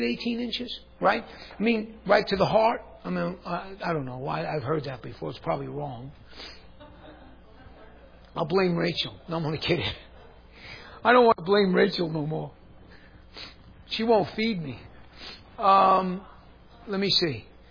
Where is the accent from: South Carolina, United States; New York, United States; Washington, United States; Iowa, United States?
New York, United States; I hate to say this because this dude's from my home state. What about Governor Cuomo, ex-Governor Cuomo, if I may?